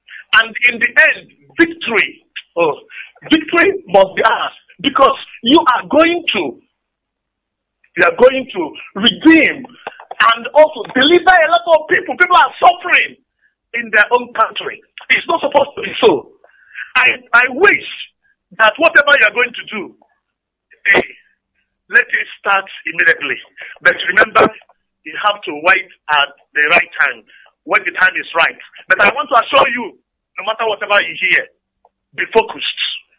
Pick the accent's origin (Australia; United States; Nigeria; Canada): Nigeria; Ngokpala, Imo; now in Onitsha, Nigeria; from Ngokpala, but I'm calling from Onitsha.